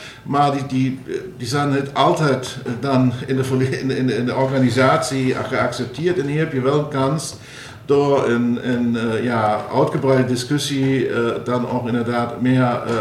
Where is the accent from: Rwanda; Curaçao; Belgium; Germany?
Germany; Saarland; Dutch is a second language; moved away as an adult; now in Maastricht, Netherlands; Ja, ik ben opgegroeid aan de Franse grens in het Saarland.